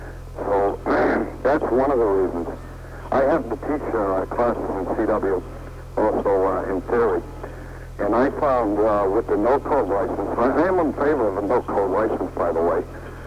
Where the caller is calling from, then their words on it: Franklin, Massachusetts, United States; I'm calling from outside of Boston, Massachusetts, in a small town called Franklin.